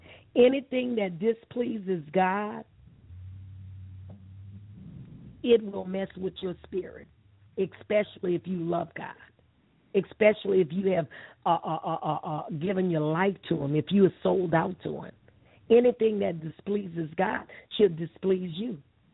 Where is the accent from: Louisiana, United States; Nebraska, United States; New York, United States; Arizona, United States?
Louisiana, United States; New Orleans; the Lord spoke to my heart to return to my hometown, my native New Orleans.